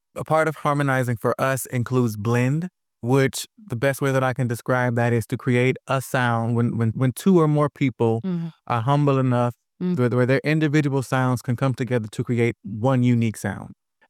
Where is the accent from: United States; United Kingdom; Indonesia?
United States; Chicago, Illinois; born there; I was born in Chicago, raised by a single mother, and my roots with music started in the church, my grandmother's church.